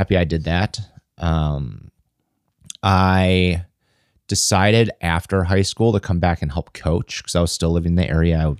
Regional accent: Cedarburg, Wisconsin, United States; So I'm from Cedarburg, Wisconsin. Grew up there.

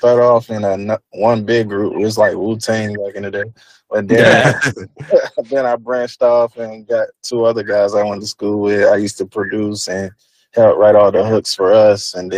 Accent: Fayetteville, North Carolina, United States; also born or lived in Sanford / Elizabethtown; now in Atlanta, United States; I grew up between Fayetteville and Sanford. That's where I grew up.

